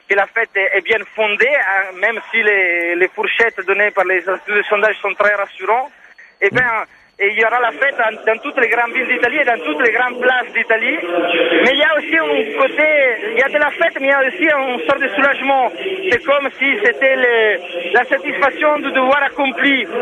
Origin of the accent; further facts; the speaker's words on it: France; moi je viens de France, j'étais en France encore il y a deux jours